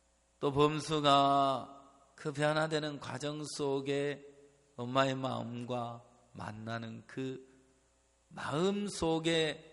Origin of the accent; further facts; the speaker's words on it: Daejeon, South Korea; 저도 대전 사람입니다만은